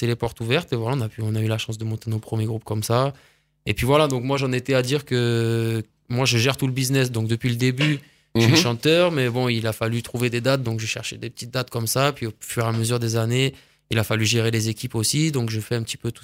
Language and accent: French; Sainte-Foy-d'Aigrefeuille, Occitanie, France; nous on est du Lauragais plus, tu vois moi je viens de Sainte-Foy-des-Grefeuilles.